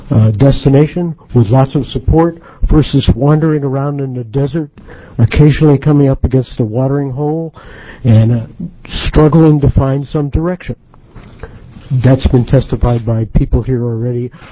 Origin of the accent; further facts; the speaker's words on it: Portland, Oregon, United States; I'm from Portland, Oregon.